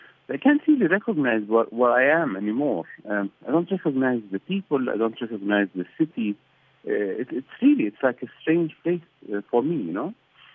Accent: Baghdad, Baghdad Governorate, Iraq; I grew up in Baghdad. As I mentioned, I was born there.

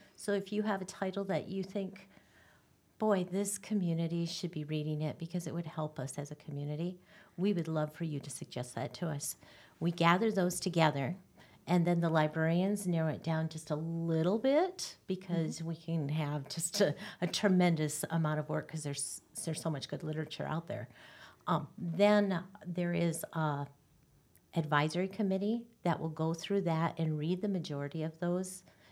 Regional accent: Mobridge, South Dakota, United States; I'm a South Dakota girl. I grew up in Mobreach, and I read all the Little House books

